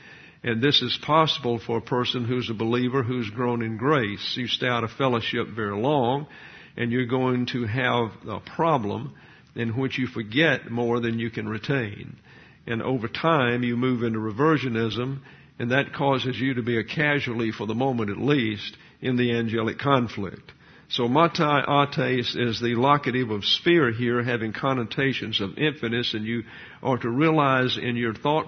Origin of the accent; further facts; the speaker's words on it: Troy, Alabama, United States; born there; I was born in Troy, Alabama, and at that time there was a school, a college located there.